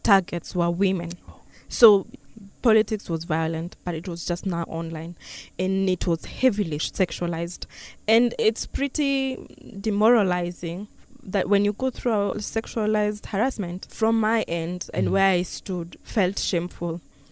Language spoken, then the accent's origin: English; Juja, Kiambu County, Kenya; I'm a young woman who's involved in politics. I come from Kiambu County, a constituency known as Juja.